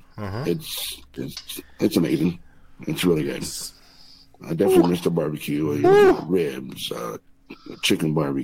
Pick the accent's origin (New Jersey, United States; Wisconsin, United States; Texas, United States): Texas, United States; now in Utah, United States; I was pretty much born and raised in Texas. Currently, I'm living now in Utah.